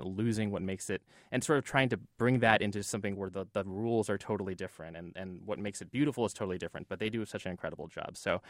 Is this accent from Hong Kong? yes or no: yes; Hong Kong; also born or lived in United States; I was born in the U.S., but when I was five, I moved to Hong Kong. My dad got a job there.